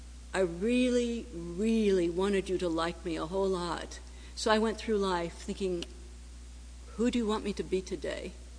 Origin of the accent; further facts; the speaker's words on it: Ohio, United States; I talked about growing up in Ohio and being misunderstood, a lot of bad breaks and misunderstandings.